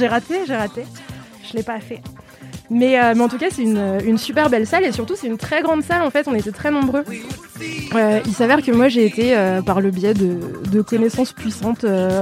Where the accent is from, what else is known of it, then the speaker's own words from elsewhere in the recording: Lyon, Auvergne-Rhône-Alpes, France; Alors, moi, je suis lyonnaise, on dit Ron.